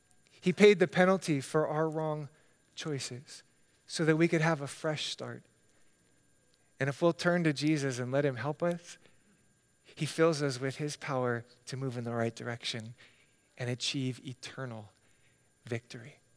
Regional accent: Hawaii, United States; I grew up in Hawaii, and while I miss the warmer weather when we have cold spells like this winter, Hawaii was a very difficult place for me to grow up.

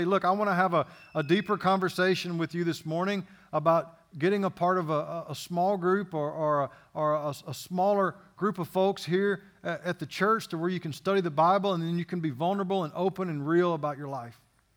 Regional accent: Louisiana, United States; I'm originally from Louisiana. I'm a lifelong LSU Tiger fan.

